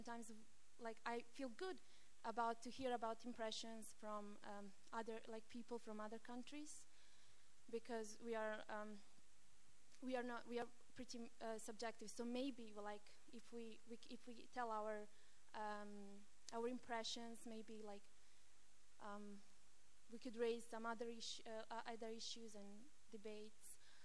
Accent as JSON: {"language": "English", "country": "Bosnia & Herzegovina", "said": "and I'm from Bosnia and Herzegovina."}